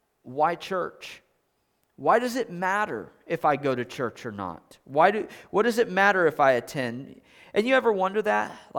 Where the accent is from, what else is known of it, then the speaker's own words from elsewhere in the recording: California, United States; I grew up in California, okay?